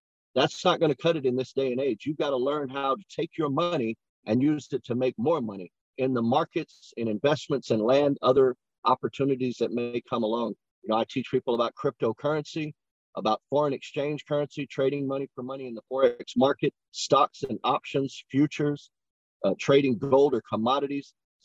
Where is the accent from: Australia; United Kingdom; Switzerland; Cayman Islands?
Cayman Islands; now in United States; Well, actually, I grew up in the Caribbean, in the Cayman Islands, one of the top financial districts in the world.